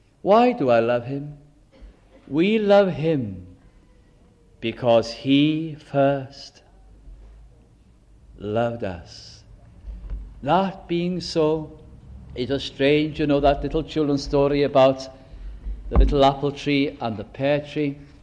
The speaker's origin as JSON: {"language": "English", "region": "Wales", "country": "United Kingdom", "said": "As a nation, as Welsh people, we are famous."}